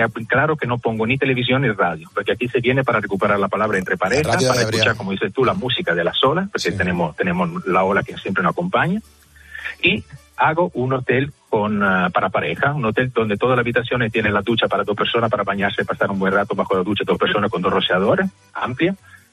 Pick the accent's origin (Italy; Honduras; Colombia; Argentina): Italy; moved away as an adult; now in Canary Islands, Spain